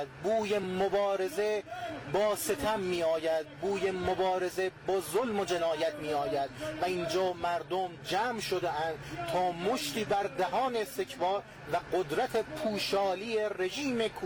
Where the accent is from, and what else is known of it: Iran